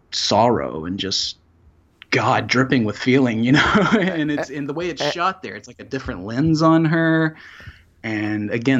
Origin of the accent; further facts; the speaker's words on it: Salisbury, North Carolina, United States; I grew up in North Carolina.